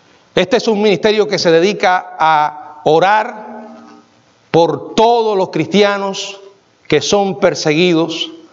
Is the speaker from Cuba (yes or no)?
yes; Cuba; Los que somos cubanos sabemos lo que pasa en Cuba.